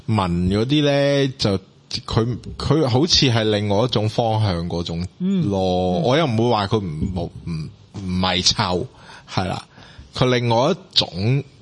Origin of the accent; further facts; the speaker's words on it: Hong Kong; 就即是我作為香港人就當然是抵啦